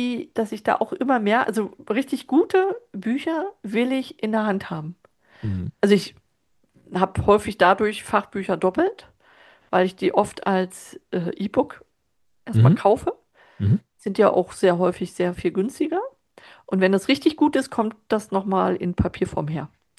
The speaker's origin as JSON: {"language": "German", "region": "East Germany", "country": "Germany", "tie": "born or raised there", "said": "ich bin ja auch in der DDR groß geworden"}